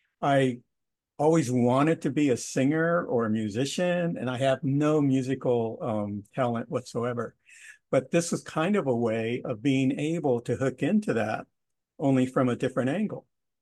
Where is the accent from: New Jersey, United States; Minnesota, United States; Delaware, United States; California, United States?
California, United States; Compton; born there; Well, I was born in Compton a long time ago, and things were a bit different back then.